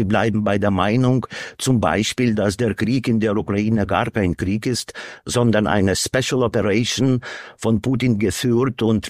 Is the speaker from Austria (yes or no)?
no; Lithuania; Ehrlich gesagt fühle ich mich in erster Linie als Litauer, bin zugleich aber auch Balte und Europäer natürlich